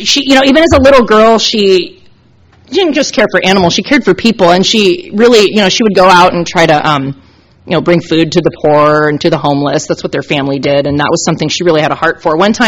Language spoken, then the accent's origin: English; Washington, United States; Okay, I grew up in Washington. It's a little different up there. We didn't go to the mall.